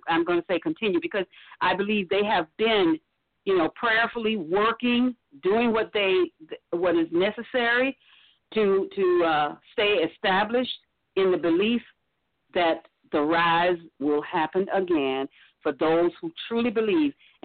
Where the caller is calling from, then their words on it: St. Petersburg, Florida, United States; from St. Petersburg, Florida.